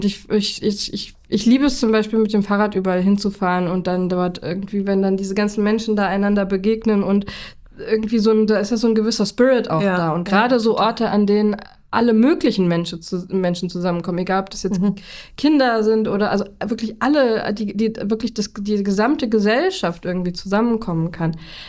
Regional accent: Kassel, Hesse, Germany; born there; Also ich bin in Kassel geboren

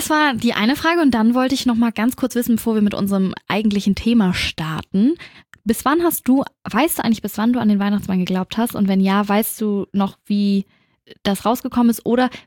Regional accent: Hamburg, Germany; diesem traditionellen bei uns in Hamburg

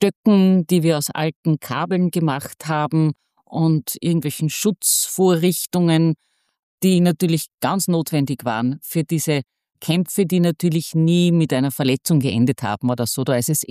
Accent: Wels, Upper Austria, Austria; Ich bin aufgewachsen am Rande einer Stadt, das ist Wels.

